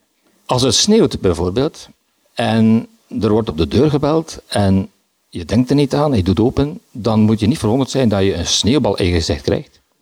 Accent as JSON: {"language": "Dutch", "town": "Bruges", "region": "West Flanders", "country": "Belgium", "said": "Ik ben van Brugge. Ik woon in de Sint-Hubertuslaan."}